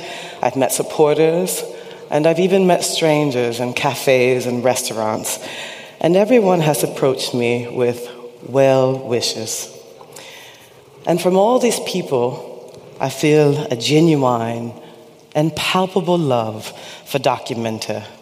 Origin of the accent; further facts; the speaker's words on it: Chicago, Illinois, United States; the neighborhood in which I was raised. I had no choice in the matter, but I feel very lucky that I was born in Chicago.